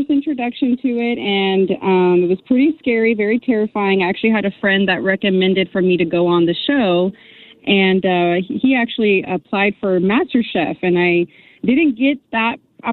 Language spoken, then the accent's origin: English; Midwest, United States; I grew up in the Midwest there between Oklahoma and Kansas City